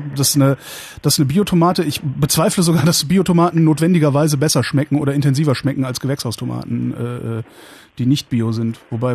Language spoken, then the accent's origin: German; West Germany, Germany; Meine Kindheit war garantiert im Westen.